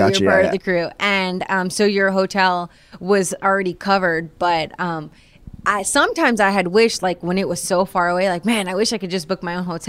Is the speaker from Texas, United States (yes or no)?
no; Florida, United States; like I'd never been in a taxi growing up in Florida, no public transportation, never been like on a bus or anything like that before.